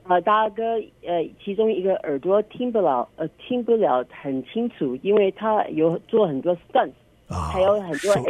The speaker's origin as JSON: {"language": "Chinese", "town": "San Francisco", "region": "California", "country": "United States", "tie": "born or raised there", "also_born_or_lived": "Taiwan", "second_language": "Chinese", "said": "我是在台湾出生的，可是在美国长大。"}